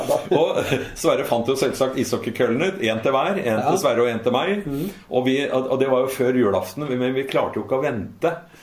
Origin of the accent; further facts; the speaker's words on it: Lørenskog, Akershus, Norway; Nei, jeg har vel fra oppveksten på Solheim, på Lørenskog, så i vår lille blokkleilighet